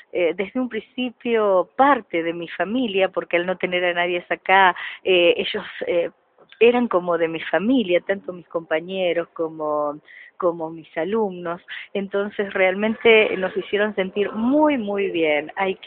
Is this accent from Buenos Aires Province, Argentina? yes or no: yes; Olavarría, Buenos Aires Province, Argentina; now in San Juan, Argentina; yo soy de Olavarría, vine con mi familia en el año 90, realmente vinimos por 5 años nada más, pero bueno, nos gustó mucho la provincia y tal es así que estamos en el año 2016 y todavía estamos aquí.